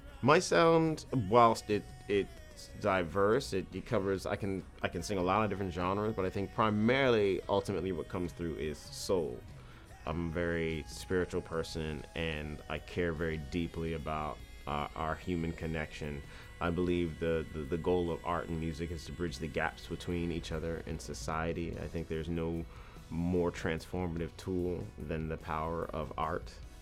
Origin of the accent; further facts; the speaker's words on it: Maryland, United States; I was a teenager and I grew up in Maryland